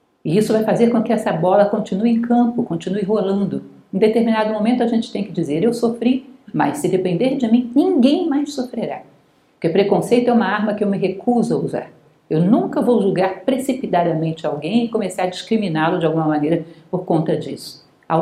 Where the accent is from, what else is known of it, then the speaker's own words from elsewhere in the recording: Guará, Federal District, Brazil; Ou seja, você é da Asa Norte, eu sou do Guará, já é suficiente para que a gente se discrimine.